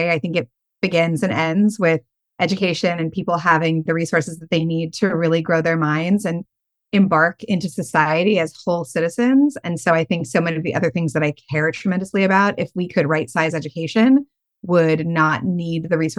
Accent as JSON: {"language": "English", "region": "California", "country": "United States", "tie": "born or raised there", "said": "So I grew up in California, surrounded by all sorts of family and people and programming that were focused on making the world a better place."}